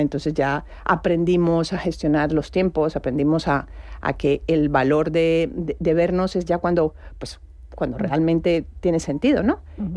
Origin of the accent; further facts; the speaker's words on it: Colombia; yo soy mujer, soy colombiana, de más de 40 años